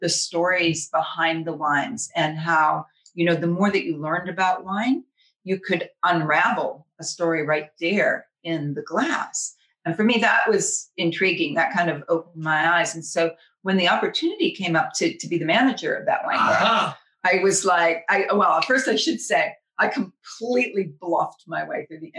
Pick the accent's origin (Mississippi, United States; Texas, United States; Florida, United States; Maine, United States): Maine, United States; I grew up in Maine, which is a state, not a town.